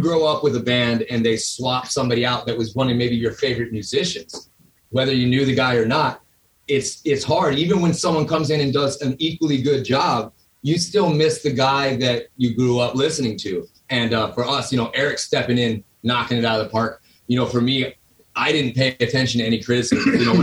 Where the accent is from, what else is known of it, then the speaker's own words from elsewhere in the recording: San Diego, California, United States; That's my hometown.